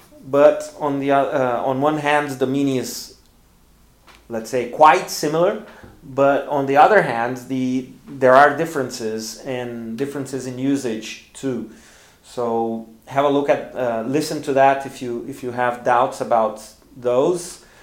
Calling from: Porto Alegre, Rio Grande do Sul, Brazil; English is a second language

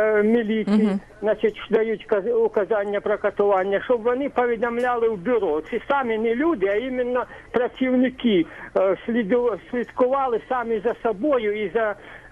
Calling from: Hlukhiv, Sumy Oblast, Ukraine; Я з Глухова Сумської області

